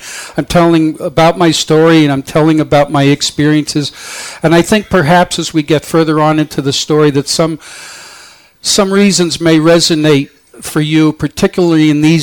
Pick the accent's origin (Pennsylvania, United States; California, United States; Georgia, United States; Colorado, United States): Pennsylvania, United States; moved away as an adult; now in New York, United States; I grew up in Pennsylvania for the first 18 years of my life, I've been in New York for about the last 40 years, so I have a New York attitude.